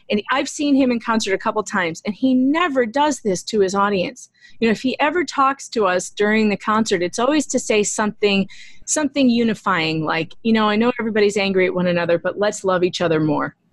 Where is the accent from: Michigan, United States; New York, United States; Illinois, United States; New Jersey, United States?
Illinois, United States; Chicago; I'm from Chicago. Not everybody in Chicago is an idiot. Like, outside of Chicago, Will County is totally red.